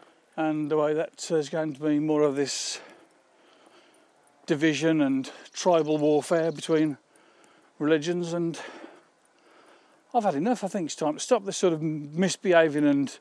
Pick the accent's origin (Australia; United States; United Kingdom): United Kingdom; England; now in Spain; I'm an Englishman living in Spain